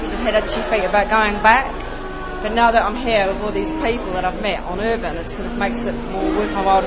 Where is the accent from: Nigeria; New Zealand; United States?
New Zealand; moved away; I'm from New Zealand. I came over in 96